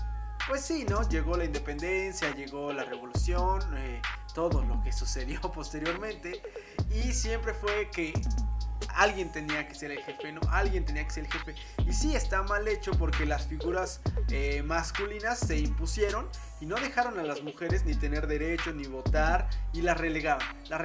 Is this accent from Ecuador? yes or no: no; Mexico; el mexicano siempre ha estado a las órdenes de alguien más. Por eso nuestra manera de hablar, bueno, al menos la mía, al menos mi manera de hablar es como, por favorcito, le pido la manera más atentita, jefecito